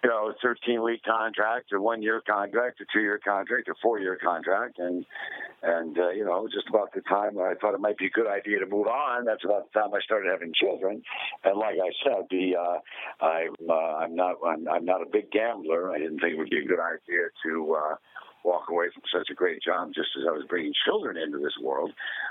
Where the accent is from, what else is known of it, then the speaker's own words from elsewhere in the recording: Ottawa, Illinois, United States; in my theater in my hometown in Ottawa, Illinois.